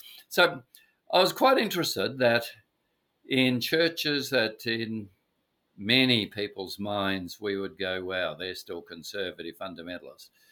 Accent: Australia; And for me, as an Australian Christian, I'd hope that if there was a Jesus commercial in our grand final with 3-4 million Australians watching it

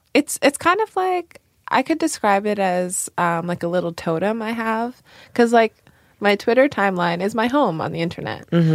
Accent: Northeast, United States; I grew up Catholic in the Northeast, which is very different from growing up like, you know, general Christian down south

